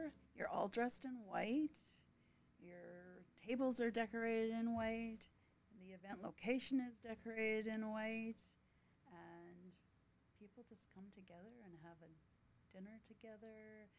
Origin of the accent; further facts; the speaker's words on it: Vancouver, British Columbia, Canada; moved away as an adult; now in Fort McMurray, Canada; Well, I came from Vancouver. Mm-hmm. I had lived there my whole entire life.